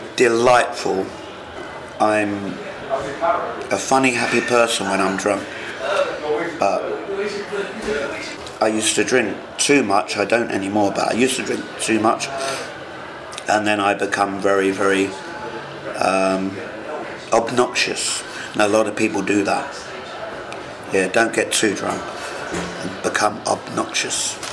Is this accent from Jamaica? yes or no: no; England, United Kingdom; I'm English.